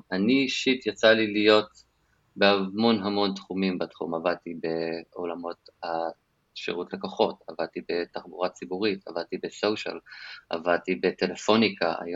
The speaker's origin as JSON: {"language": "Hebrew", "town": "Los Angeles", "region": "California", "country": "United States", "tie": "born or raised there", "moved": "as an adult", "lives_now": "Israel", "said": "גדלתי בלוס אנג'לס, באתי לעשות צבא, וחיפשתי מה עושים."}